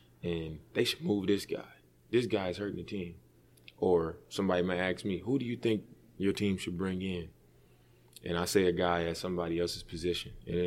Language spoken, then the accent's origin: English; Oakland, California, United States; and I'm from Oakland, I'm tough, and I've been in the streets with all my friends